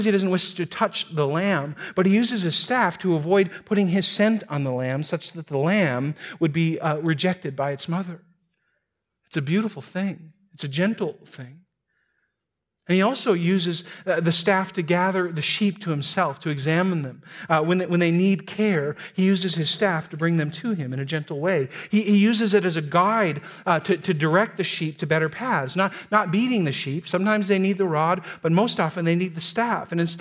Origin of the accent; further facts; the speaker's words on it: North Dakota, United States; I'm from North Dakota, if you didn't know that.